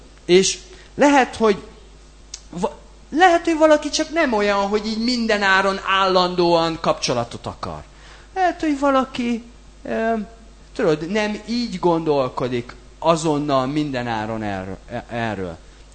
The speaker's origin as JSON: {"language": "Hungarian", "town": "Debrecen", "region": "Hajdú-Bihar", "country": "Hungary", "said": "Magyarországon születtem, debreceni vagyok, jó?"}